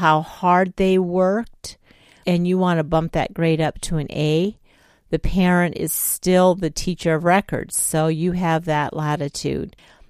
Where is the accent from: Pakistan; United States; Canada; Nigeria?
Nigeria; And growing up in Nigeria, we had tons of snakes.